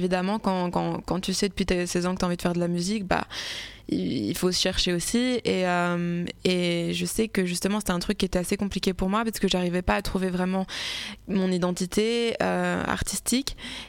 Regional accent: Belgium; born there; also born or lived in Cameroon; Je suis née en Belgique, j'ai beaucoup été au Cameroun, mais j'avais pas, ça me manquait ce côté africain justement, ces racines et mon identité, je la cherchais.

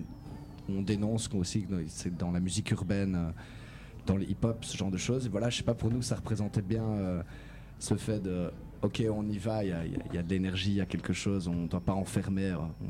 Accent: Liège, Wallonia, Belgium; Alors, on est liégeois. À peu près.

